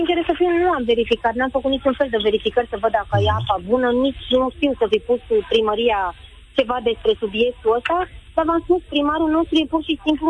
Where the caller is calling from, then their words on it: Giurgiu, Giurgiu County, Romania; Eu sunt din Giurgiu